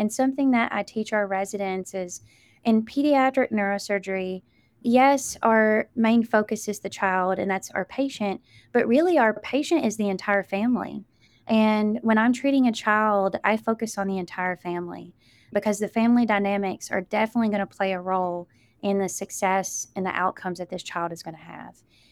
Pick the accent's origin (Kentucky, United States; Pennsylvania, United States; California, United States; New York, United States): Kentucky, United States; I'm a native of Kentucky and I know the people here. You know, I grew up in Eastern Kentucky